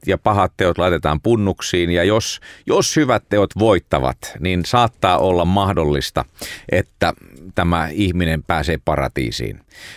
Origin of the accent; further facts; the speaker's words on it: Indonesia; now in Finland; mä kasvoin Indonesiassa, joka on tietysti enemmän tämmöinen pluralistinen maa